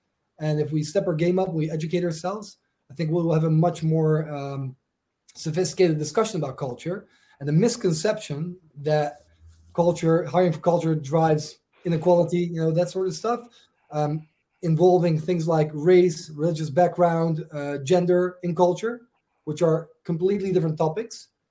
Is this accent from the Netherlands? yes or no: yes; Netherlands; accent: Dutch; English is a second language; You can probably hear by my accent, I'm Dutch.